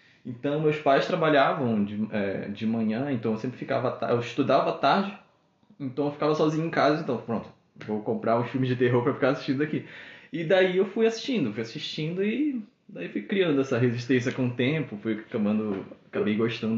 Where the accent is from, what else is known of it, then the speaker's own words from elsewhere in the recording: Belém, Pará, Brazil; born there; moved away as an adult; now in Lages, Brazil; Sou natural de Belém, vim para cá